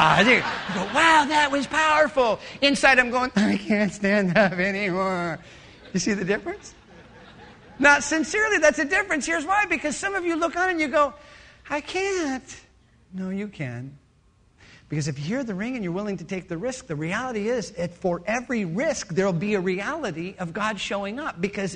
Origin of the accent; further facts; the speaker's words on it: Michigan, United States; growing up outside of Detroit, those Michigan summer days where the sun is out and the sky is blue, there's nothing like them.